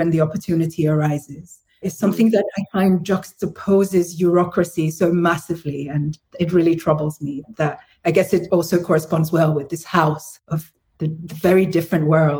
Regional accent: Nigeria

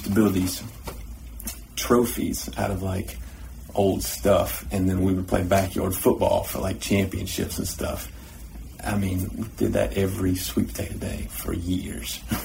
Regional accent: United States; I grew up in Erwin County since the second grade.

